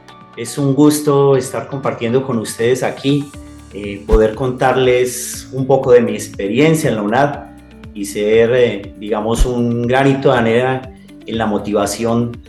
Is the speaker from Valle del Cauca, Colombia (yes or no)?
yes; Ginebra, Valle del Cauca, Colombia; Yo soy del Valle del Cauca, soy de un municipio que se llama Ginebra. Ginebra está ubicado más o menos a unos 20, 25 minutos de Cali. Allí en ese departamento crecí, pasé mi adolescencia